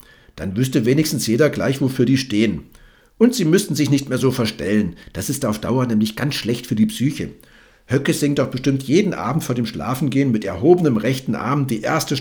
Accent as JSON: {"language": "German", "country": "Germany", "tie": "born there", "said": "Ich bin Deutscher, weil ich hier geboren wurde."}